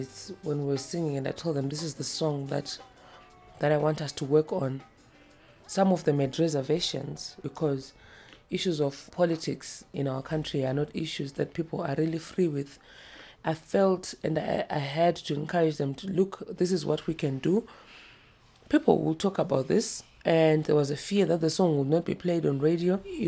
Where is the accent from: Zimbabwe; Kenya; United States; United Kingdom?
Zimbabwe; Harare; I'm an artist from Harare, Zimbabwe.